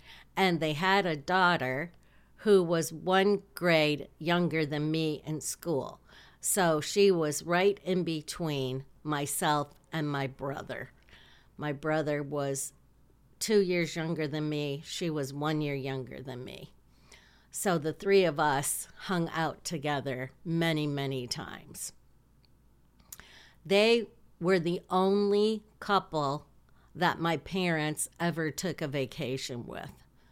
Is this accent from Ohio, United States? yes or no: no; Hillsdale, Michigan, United States; I grew up on River Street in Hillsdale, Michigan. There were 9 houses on the street, actually 8 houses and 1 house trailer. It was a small little neighborhood.